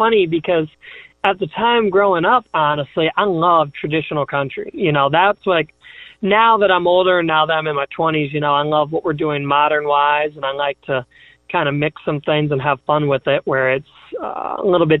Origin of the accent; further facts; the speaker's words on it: Connecticut, United States; No, I grew up right in the hub of country music, Connecticut.